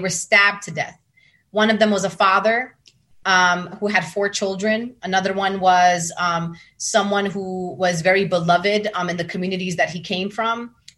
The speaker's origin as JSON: {"language": "English", "town": "New York City", "region": "New York", "country": "United States", "tie": "born or raised there", "said": "having me as a woman of color born and raised in New York City, was the perfect person to have as the CUNY commencement speaker."}